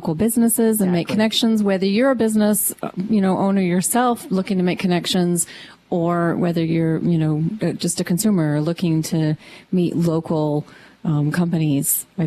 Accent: Oklahoma, United States; Now, I grew up in Oklahoma.

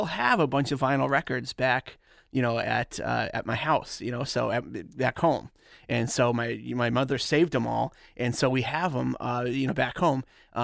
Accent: Massachusetts, United States; I grew up in Western Massachusetts. So okay. Northampton, Springfield area.

